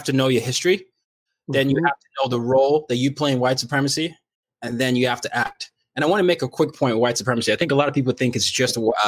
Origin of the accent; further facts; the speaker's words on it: Nigeria; You're from Ghana, I'm from Nigeria.